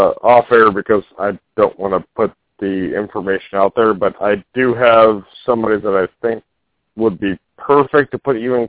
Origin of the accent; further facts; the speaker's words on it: Houston, Texas, United States; born there; And as far as Texas goes, I was born in Memorial City Hospital in Houston.